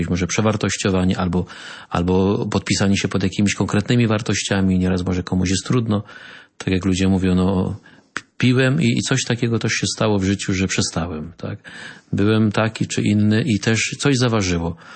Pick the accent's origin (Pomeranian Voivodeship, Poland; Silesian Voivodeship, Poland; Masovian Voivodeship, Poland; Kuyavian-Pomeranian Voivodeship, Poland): Silesian Voivodeship, Poland; Ruda Śląska; my z Rudy Śląskiej byliśmy w archidiecezji katowickiej